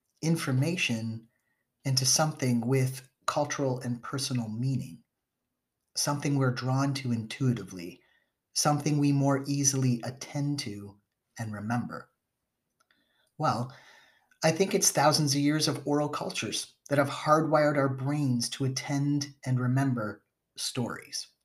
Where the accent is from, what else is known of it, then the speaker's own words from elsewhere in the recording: Canada; Like the sacred burial mounds across the river in my hometown here in Canada